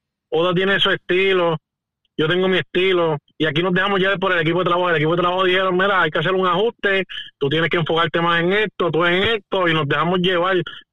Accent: Río Grande, Puerto Rico; Eso es así, nací y criado en Río Grande.

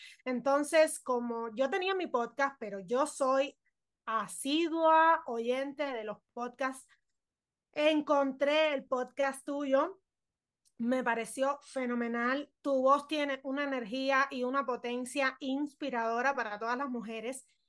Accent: Cuba; now in Ecuador; yo vivo en Ecuador, pero yo soy cubana, yo vine de Cuba

